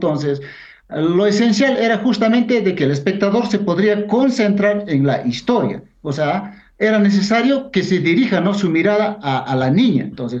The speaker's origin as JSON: {"language": "Spanish", "country": "Peru", "said": "hablar, digamos, en lengua originaria en mi país, era pues hasta inclusive un delito"}